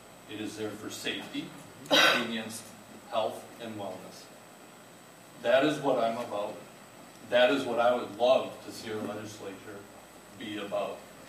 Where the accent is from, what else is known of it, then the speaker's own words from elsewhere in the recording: Eagan, Minnesota, United States; I grew up in Eagan, west of 35E.